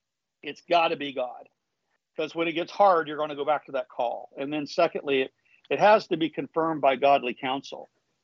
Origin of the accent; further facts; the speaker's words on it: the South, United States; accent: Southern; they told me to say goodnight to Mary Ellen and Jim Bob and Grandpa and Grandma with my Southern accent.